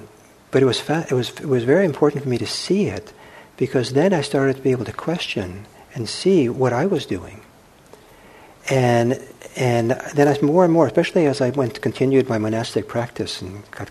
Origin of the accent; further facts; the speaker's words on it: Norway; And I'm from Norway, and Norway, it's possible Norway has it even stronger than America in certain ways.